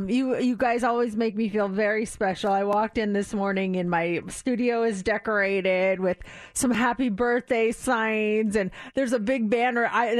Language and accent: English; Colorado, United States; born there; since I was born in Colorado, they're 1 hour ahead.